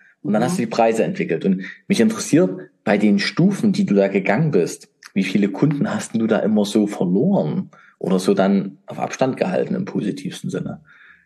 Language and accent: German; Leipzig, Saxony, Germany; Wir bringen dich jetzt mal nach Leipzig, in meine Heimat.